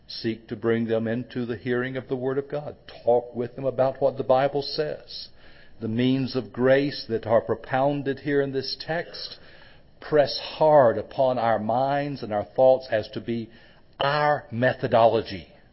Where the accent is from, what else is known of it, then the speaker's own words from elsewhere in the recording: Fayetteville, North Carolina, United States; In my hometown in Fayetteville, North Carolina, a big military town